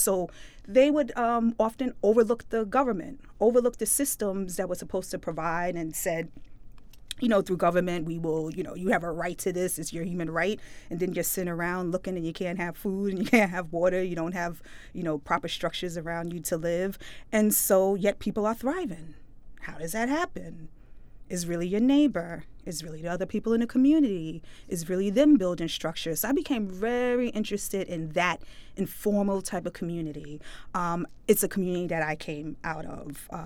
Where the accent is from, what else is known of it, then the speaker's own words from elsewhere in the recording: Brooklyn, New York, United States; I'm a third-generation Brooklynite, and that's third-generation by tracking on my maternal side and my paternal side. We go back in New York.